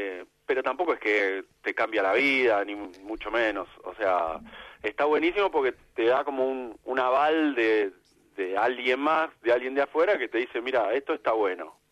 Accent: Haedo, Buenos Aires Province, Argentina; Yo me crié en Aedo y me la pasaba arriba de ese tren

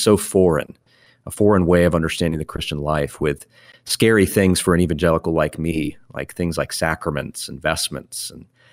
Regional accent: Northeast, United States; I grew up in the Northeast.

